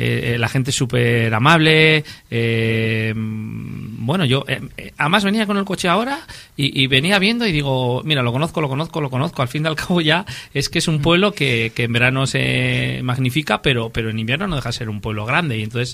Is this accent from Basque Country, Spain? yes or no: no; Ampuero, Cantabria, Spain; cuando viajo por ahí y me preguntan de dónde eres, bueno, pues soy de un pueblecito al lado de Laredo, porque Laredo lo conoce todo el mundo. Igual, pues, Ampuero, la bien aparecida, pues no tanto